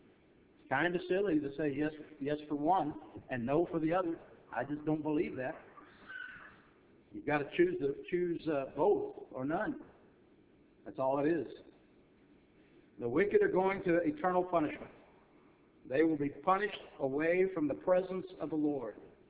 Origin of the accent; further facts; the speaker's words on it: Texas, United States; It is the most heat, remember, I'm from Texas, but that was the most heat that I've ever felt